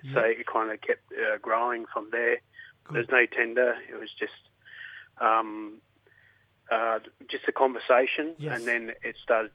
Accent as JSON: {"language": "English", "region": "New South Wales", "country": "Australia", "said": "My mob from Yuin. So south of Sydney, but I reside on Nagawai country."}